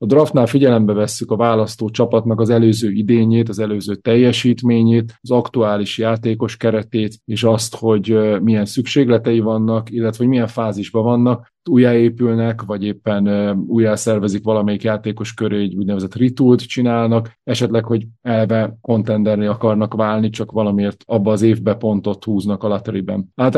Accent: Southern Great Plain, Hungary; sajnos én Dél-Alföldön származom.

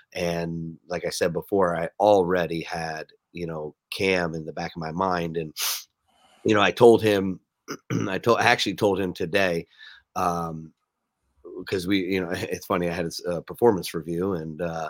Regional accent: New Jersey, United States; also born or lived in Minnesota / upstate New York; I grew up in New Jersey, I went to Minnesota, and then going back to the East Coast and going to upstate New York.

